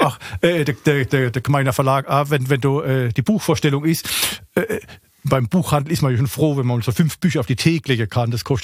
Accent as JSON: {"language": "German", "town": "Schifferstadt", "region": "Rhineland-Palatinate", "country": "Germany", "accent": "Schifferstadt dialect", "said": "mit meinem Schieferstadter Dialekt, Straßendialekt, das kann Auswärtige, verstehe das nicht."}